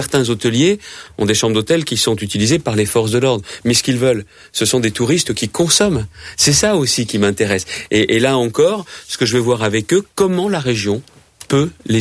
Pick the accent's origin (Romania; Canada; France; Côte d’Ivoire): France; Hauts-de-France; parce que je viens de la Picardie, c'est la même région.